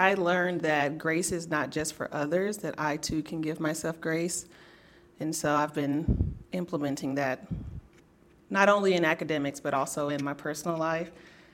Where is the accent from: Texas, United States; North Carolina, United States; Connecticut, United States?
Texas, United States; Dallas; I'm from Dallas, Texas.